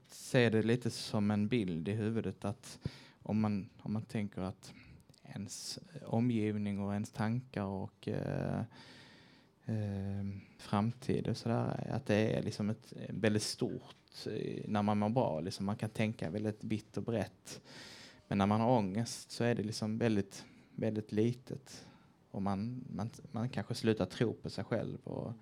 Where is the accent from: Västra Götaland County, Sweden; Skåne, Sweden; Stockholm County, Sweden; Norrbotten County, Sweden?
Skåne, Sweden; Malmö; alltså jag kommer ju från Malmö, från Oxie.